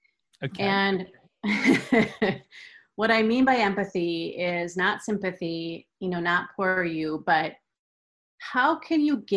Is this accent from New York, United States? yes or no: no; Minnesota, United States; I'm from Minnesota in America.